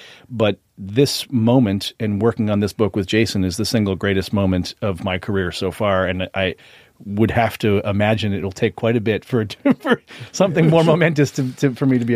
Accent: Boston, Massachusetts, United States; I grew up in Boston in a nearly exclusive white community

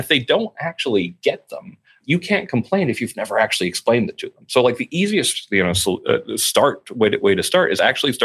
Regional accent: Newtown, Connecticut, United States; since I grew up in near Newtown, Connecticut

